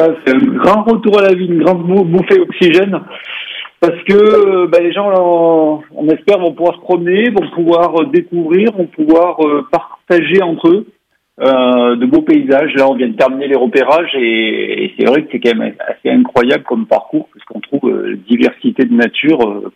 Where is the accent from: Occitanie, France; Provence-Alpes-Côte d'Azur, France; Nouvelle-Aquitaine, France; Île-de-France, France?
Provence-Alpes-Côte d'Azur, France; Savines-le-Lac; Je suis originaire de Savines-le-Lac.